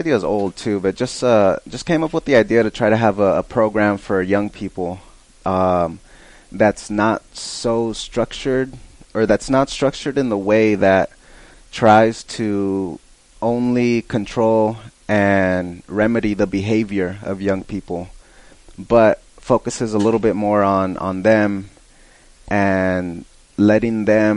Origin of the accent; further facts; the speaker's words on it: Fresno, California, United States; I grew up in Fresno. I come from a poor family, a migrant family